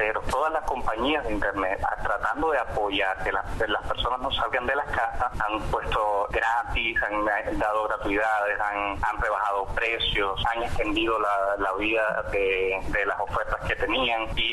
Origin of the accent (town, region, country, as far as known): Cuba